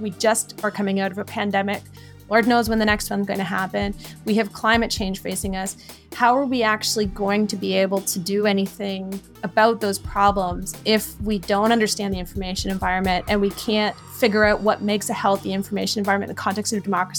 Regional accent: Canada; again, I'm Canadian, but I work mostly in the US, or at least for a US institution.

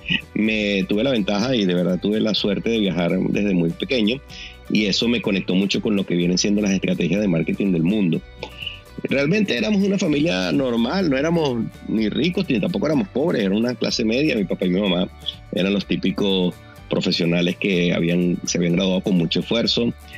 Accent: Venezuela; yo soy venezolano, de verdad, casi de pura cepa. Estoy saliendo del cuarto piso en edad

